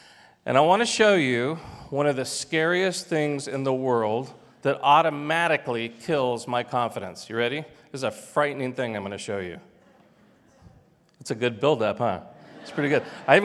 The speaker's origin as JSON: {"language": "English", "town": "Thousand Oaks", "region": "California", "country": "United States", "tie": "born or raised there", "said": "We didn't know each other here, but I grew up in Thousand Oaks."}